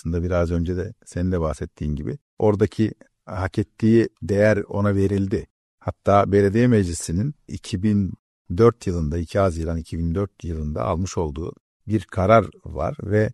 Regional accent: Edirne, Turkey; biz Edineliler olarak tanıyoruz.

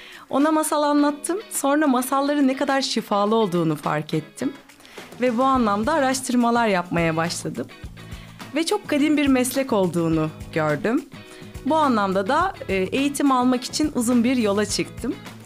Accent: Edirne, Turkey; Edirneliyim, müzisyenim.

